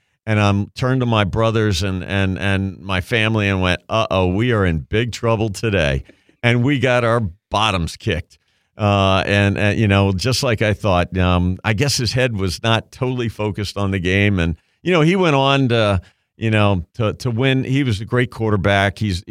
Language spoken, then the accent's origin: English; Washington, District of Columbia, United States; I'm from Washington, D.C., grew up there, went to school there.